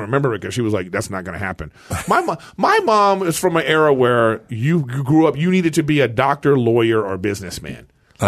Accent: Los Angeles, California, United States; Like mid-Wilshire area, like, you know, in L.A.

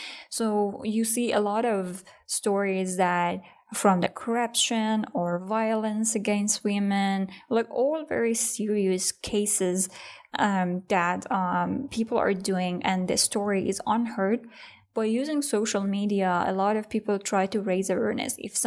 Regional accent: Herat, Afghanistan; English is a second language; also born or lived in Iran; So I remember the day that I was moving from Iran to Afghanistan. So we were driving by car from a city near to Herat.

